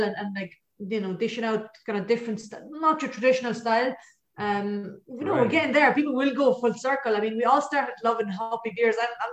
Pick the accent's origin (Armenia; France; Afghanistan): France; English is a second language; so I grew up in France, and I come kind of in my family, there's a good bit of wine tradition.